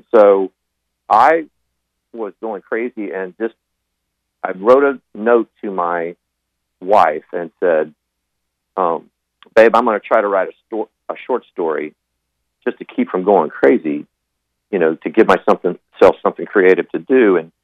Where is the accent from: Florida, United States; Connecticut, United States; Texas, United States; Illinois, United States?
Texas, United States; Del Rio; I was born and raised in West Texas, Del Rio, Texas